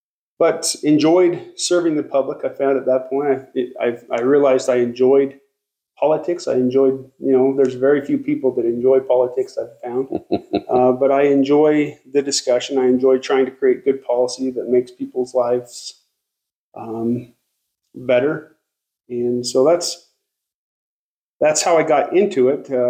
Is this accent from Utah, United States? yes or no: yes; Perry, Utah, United States; I've always been a Box Elder County resident, born and raised in Perry. Served an LDS mission in South Africa, lived a few months in Ogden. But other than that, I've always lived in Box Elder County. Grew up in the Peach Farms, which are now subdivisions.